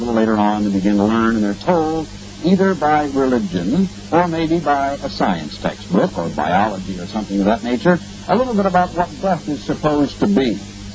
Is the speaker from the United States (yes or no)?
yes; Oregon, United States; a small town where I grew up in Oregon.